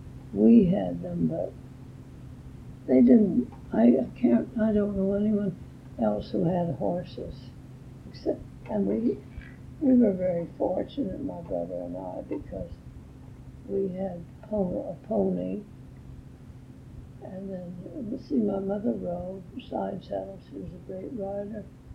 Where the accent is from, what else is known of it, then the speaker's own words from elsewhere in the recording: Mill Valley, California, United States; I should write a book growing up in Mill Valley.